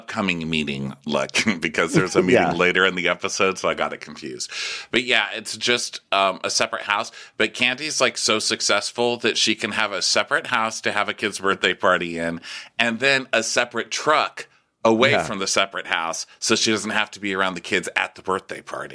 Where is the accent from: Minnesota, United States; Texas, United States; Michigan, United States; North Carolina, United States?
Texas, United States; which I thought was funny because, you know, I'm from Texas.